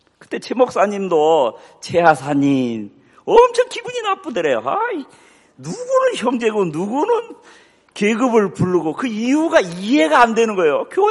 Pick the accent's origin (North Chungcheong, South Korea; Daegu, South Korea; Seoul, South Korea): North Chungcheong, South Korea; Chungju; 제가 고향이 충주인데 제 고향에서 보면 제천 넘어가는데